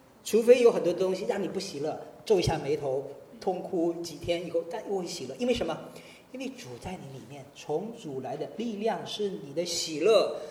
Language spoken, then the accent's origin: Chinese; Jiangsu, China; 在我老家有一个泉水，一个泉眼，在江苏那边哈， 苏州下面一个县